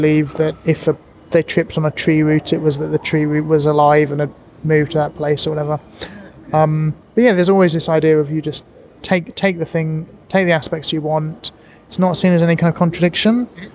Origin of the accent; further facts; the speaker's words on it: United Kingdom; being British, we clearly can't. You know, in England, the economy is a lie.